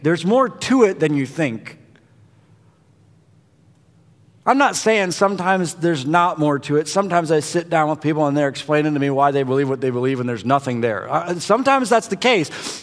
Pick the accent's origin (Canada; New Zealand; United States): United States; Michigan; and I'm this kid from Michigan, and now I'm here in the midst of this